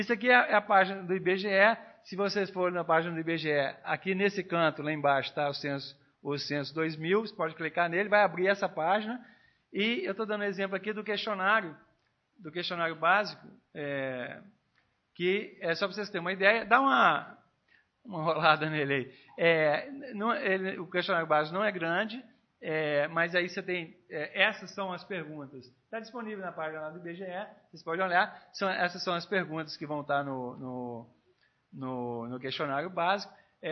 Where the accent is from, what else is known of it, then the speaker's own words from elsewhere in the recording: Minas Gerais, Brazil; Eu sou mineiro, não estou falando de modo no meu estado, não.